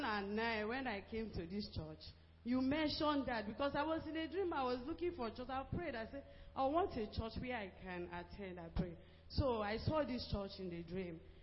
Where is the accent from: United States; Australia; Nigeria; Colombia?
Nigeria; Edo; I'm from Edo State.